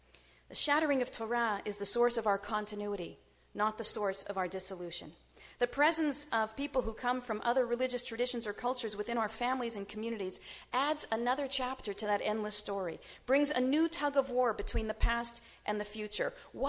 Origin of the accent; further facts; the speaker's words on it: Montreal, Quebec, Canada; I was born and raised in the Orthodox community of Montreal, Quebec. As far as I know, still part of Canada.